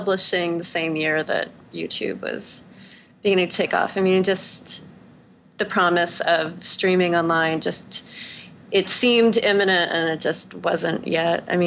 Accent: Allentown, Pennsylvania, United States; I'm from Allentown, Pennsylvania, which is not quite Oklahoma, but felt like it at times growing up.

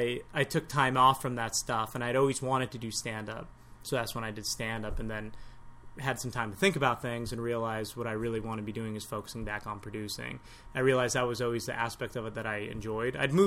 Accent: United States; born there; So my family's Iranian, I'm Persian, Iranian, whatever, but I was born in America, so I'm also American.

